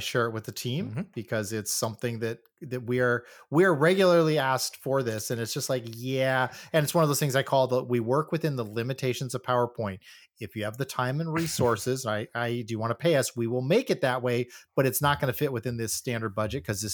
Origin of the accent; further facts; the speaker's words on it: San Diego, California, United States; I'm from San Diego. A lot of snow.